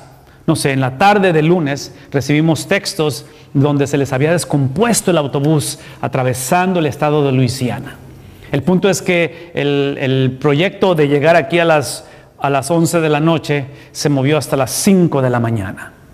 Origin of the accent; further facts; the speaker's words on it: Mexico; como en el caso de los que somos de México o los que somos de otros países.